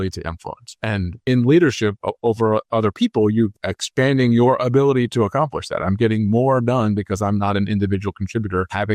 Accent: Northeast, United States; And I grew up in the Northeast.

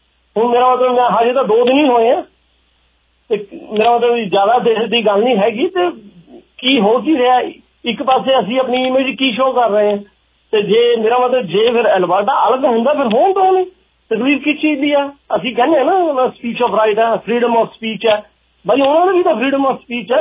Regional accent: Canada; ਦੇਖੋ ਹੁਣ ਮੈਂ ਕੈਨੇਡੀਅਨ ਹਾਂ

